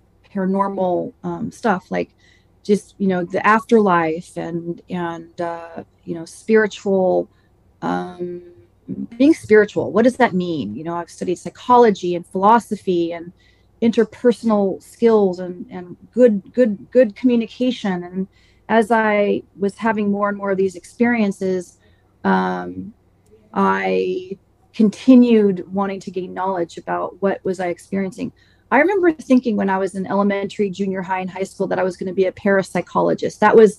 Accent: Saratoga, California, United States; now in Pensacola, United States; I live in Pensacola, Florida, I'm from Saratoga, California, I grew up in a nice town and near the mountains and spent a lot of time camping

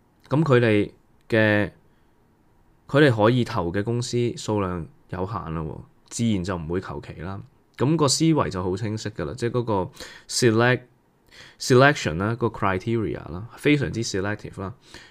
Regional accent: Macau; also born or lived in United States; 以我自己来讲，我在澳门长大，跟着在美国留学，跟着回澳门创业

